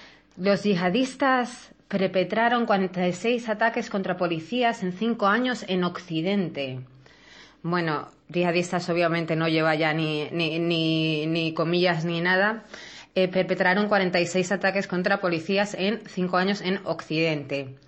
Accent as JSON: {"language": "Spanish", "country": "Egypt", "said": "poniendo el ejemplo de mi país de origen, ¿no?, que sería Egipto"}